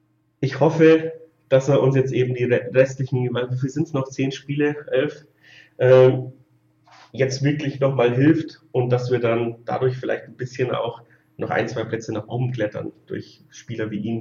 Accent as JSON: {"language": "German", "region": "Bavaria", "country": "Germany", "said": "ich komme so 60 Kilometer aus Regensburg weg"}